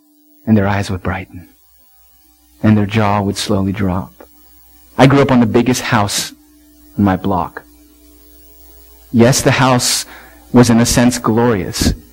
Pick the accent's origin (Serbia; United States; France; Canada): United States; Palo Alto, California; also born or lived in Sunnyvale; moved, Mom, when we were what? When I was what, 4 or 5 or something like that? I was really young. We moved to Palo Alto from Sunnyvale.